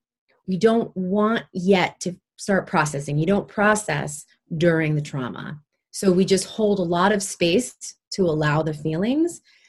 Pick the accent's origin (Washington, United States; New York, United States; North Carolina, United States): New York, United States; New York City; I'll share my experience as someone who grew up I was born in 1975 in New York City. Living in the New York City in the 80s was traumatic.